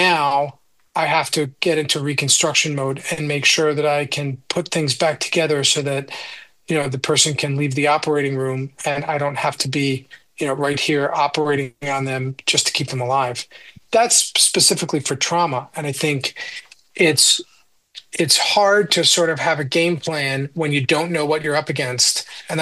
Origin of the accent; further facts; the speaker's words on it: Coxsackie, New York, United States; I mean, I grew up not far from here. I grew up in Coxsackie